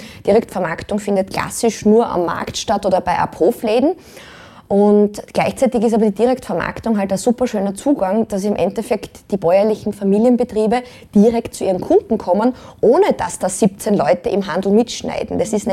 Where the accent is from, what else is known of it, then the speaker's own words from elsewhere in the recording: Stainz, Styria, Austria; Also ich bin selber auch im Land aufgewachsen, Steins in der Steiermark.